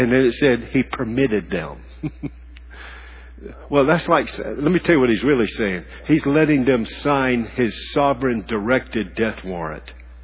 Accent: Charlotte, North Carolina, United States; Now, I don't know about you, but I grew up in Charlotte. No, I grew up all over the place, but most of it in Charlotte.

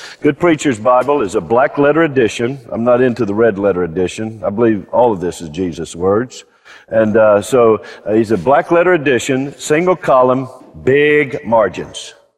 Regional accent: Charlotte, North Carolina, United States; But one of my blessings is I grew up in Charlotte, North Carolina, Mecklenburg County.

